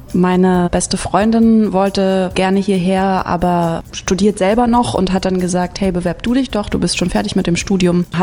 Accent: Calau, Brandenburg, Germany; Ich komme aus Kalau. Das ist eine ganz, ganz kleine Stadt in Brandenburg. Und Brandenburg, das ist das Bundesland, was so um Berlin rum ist. Also ich bin 1,5 Stunden von Berlin aufgewachsen in Sunna.

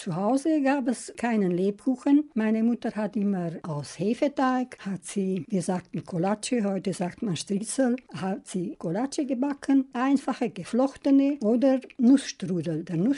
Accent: Neustadt, Brașov County, Romania; und ich bin in Neustadt geboren. Das war 1945

